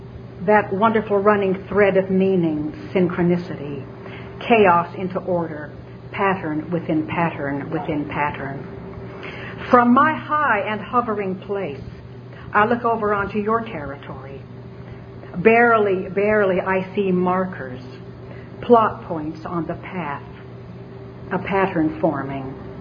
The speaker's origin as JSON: {"language": "English", "town": "Salt Lake City", "region": "Utah", "country": "United States", "tie": "born there", "said": "1939, I was born in Salt Lake City, Utah, embraced by an encouraging, caring community"}